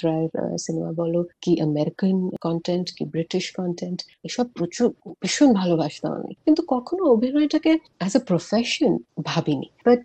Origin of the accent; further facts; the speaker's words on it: Jamshedpur, Jharkhand, India; also born or lived in Mumbai; আমার birth place বা জন্ম হয়েছে in the still city of Jamshedpur in India, and তারপরে আমি ওখান থেকে স্কুল করে স্কুলিং শেষ করে আমার ইউনিভার্সিটির জন্য আমি বম্বে যাই, আর ওখানে অলমোস্ট 10 বছর আমি বম্বেতে থেকেছি